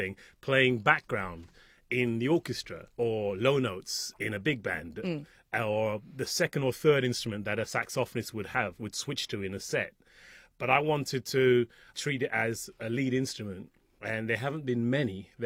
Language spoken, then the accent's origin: English; London, United Kingdom; as a Londoner